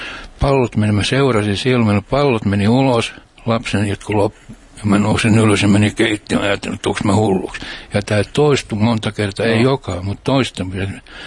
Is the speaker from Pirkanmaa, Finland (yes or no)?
no; Porvoo, Uusimaa, Finland; also born or lived in Helsinki; Kun faija lähti Ruotsiin, mä olin 2,5-vuotias, niin mutsi jäi yksinhuoltaja siihen aikaan, oli aika vaikea. Niin se lähetti mut Porvoisen mummuun ja mufan luo.